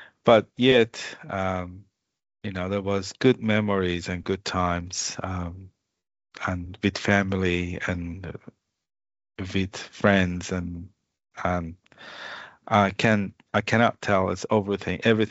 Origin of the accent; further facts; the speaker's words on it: Iran; English is a second language; 1979, yes. I just born a few months before the revolution, what happened in Iran. And then I grew up in the Islamic Republic of Iran.